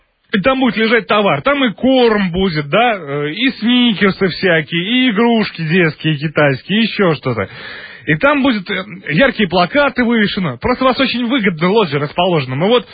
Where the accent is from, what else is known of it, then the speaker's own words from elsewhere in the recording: Riga, Latvia; Я к вам вот по какому поводу звоню. Я из Риги.